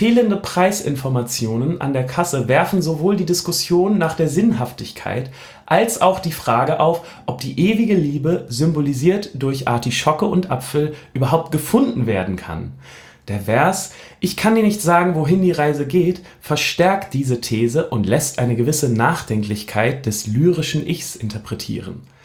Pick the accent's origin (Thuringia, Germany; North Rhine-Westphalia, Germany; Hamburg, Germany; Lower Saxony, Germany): Hamburg, Germany; so ungefähr fühlt sich Berlin auch als Hamburger an.